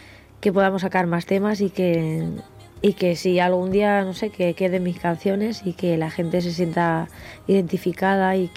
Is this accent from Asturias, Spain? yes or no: no; Madrid, Community of Madrid, Spain; also born or lived in Ciudad Real; now in Seville, Spain; soy de Madrid, he vivido en Ciudad Real, en La Mancha muchos años, ahora vivo en Sevilla. Estoy mucho aquí en Barcelona